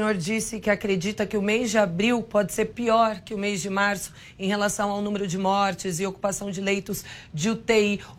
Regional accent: Penápolis, São Paulo, Brazil; eu sou de uma cidadezinha aqui do interior de São Paulo, Penápolis

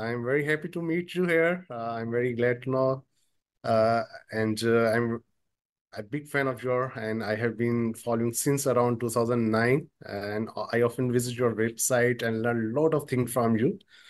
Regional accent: Sindh, Pakistan; English is a second language; from Pakistan. I live in Karachi.

